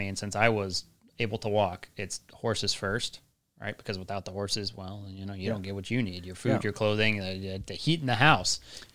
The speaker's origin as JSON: {"language": "English", "region": "Colorado", "country": "United States", "said": "because people on the podcast get mad when I say, I'm from Colorado."}